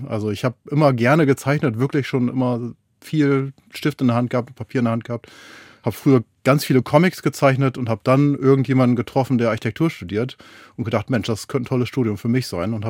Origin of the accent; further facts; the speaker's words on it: Hameln, Lower Saxony, Germany; also da, wo ich zu Hause bin, ich komme ja aus dem Weserbergland, aus Hameln